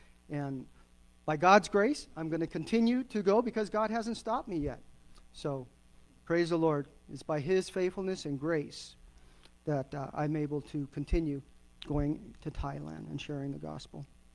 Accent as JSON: {"language": "English", "region": "Alaska", "country": "United States", "tie": "born or raised there", "said": "I was born and raised in Alaska."}